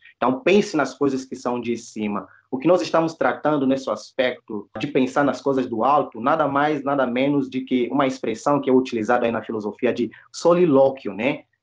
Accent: Angola; now in São Paulo, Brazil; quando eu vim de Angola para cá, eu me assustei com a velocidade das coisas aqui no Brasil, especialmente em São Paulo

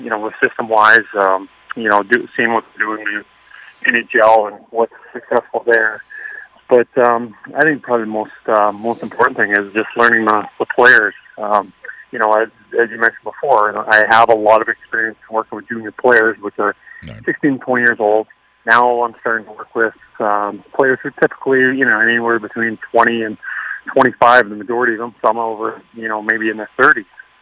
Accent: Western Canada, Canada; now in United States; I am from Western Canada. We usually, family goes back there every summer to travel and visit.

